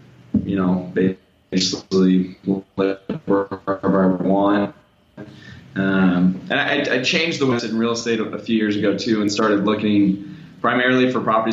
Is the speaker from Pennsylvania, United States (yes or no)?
no; Sacramento, California, United States; I'm from California, Sacramento, northern part, and started investing in real estate about 10 years ago